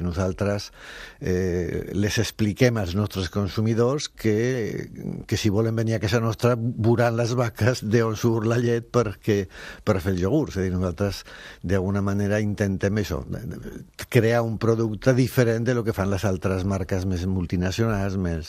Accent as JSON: {"language": "Catalan", "region": "Aragon", "country": "Spain", "second_language": "Catalan", "moved": "as an adult", "said": "Vaig començar a treballar al manicomi de Zaragoza, jo soc aragonès."}